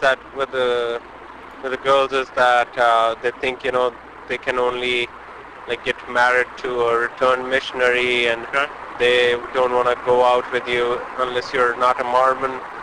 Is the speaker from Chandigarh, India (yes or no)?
yes; Chandigarh, India; I'm from India.